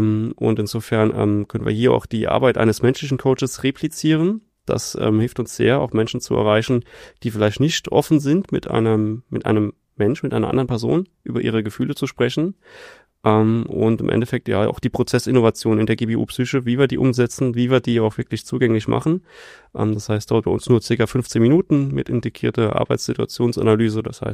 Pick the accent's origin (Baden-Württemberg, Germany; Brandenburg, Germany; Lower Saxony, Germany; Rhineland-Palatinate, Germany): Rhineland-Palatinate, Germany; Das mögen wir als Pfälzer ja besonders.